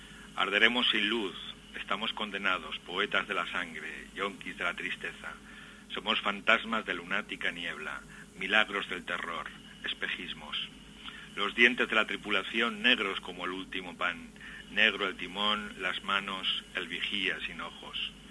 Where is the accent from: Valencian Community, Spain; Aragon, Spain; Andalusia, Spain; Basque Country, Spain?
Aragon, Spain; yo claro, sí, yo soy de Aragón